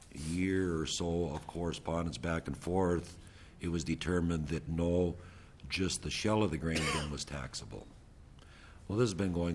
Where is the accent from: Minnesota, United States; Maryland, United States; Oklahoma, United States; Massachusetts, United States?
Minnesota, United States; now in Montevideo, United States; I own Custom Ag Service out of Montevideo, Minnesota. I was born and raised in Kitson County up in the northwest corner of the state and on a farm family.